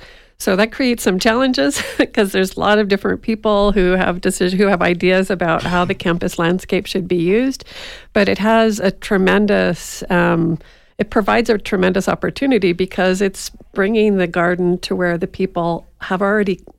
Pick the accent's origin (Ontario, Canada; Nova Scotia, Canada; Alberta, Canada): Nova Scotia, Canada; So I'm actually originally from Eastern Canada, Nova Scotia.